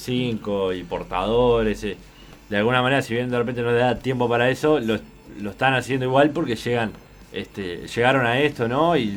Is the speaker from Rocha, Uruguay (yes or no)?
yes; Rocha, Uruguay; Somos dos de Rocha acá, por eso conocemos.